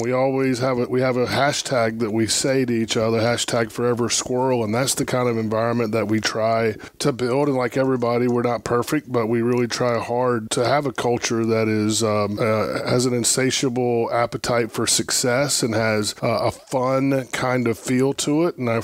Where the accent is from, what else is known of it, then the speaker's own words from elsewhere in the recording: Locust, North Carolina, United States; It's just a hee-haw town, a little Andy Griffith, Mayberry, RFD type place. I grew up in a small rancher house next to my aunt, 2 aunts and uncles.